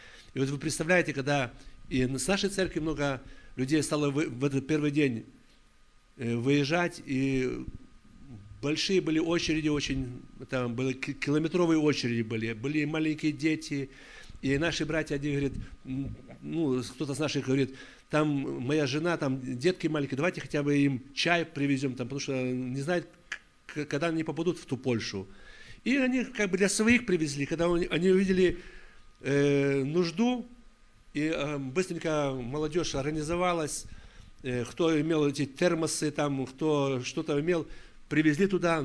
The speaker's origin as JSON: {"language": "Russian", "town": "Novovolynsk", "region": "Volyn Oblast", "country": "Ukraine", "tie": "born or raised there", "also_born_or_lived": "Karelia", "said": "я сам родом с Украины, с Волыни, город Нововолынск такой. Я долгое время был в служении в России, в Мурманской области и Карелии, немножко так."}